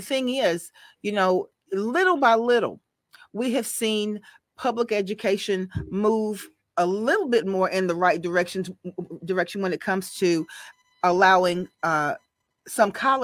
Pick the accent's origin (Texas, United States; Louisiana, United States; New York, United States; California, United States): Louisiana, United States; I'm from Louisiana.